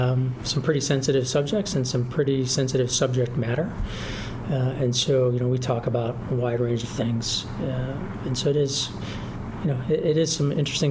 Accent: Council Bluffs, Iowa, United States; I'm originally from Council Bluffs, Iowa.

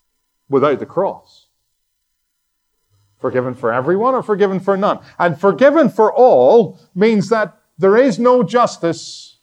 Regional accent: Ireland; And I am nice. I'm Irish. It's nice. It's in the genes.

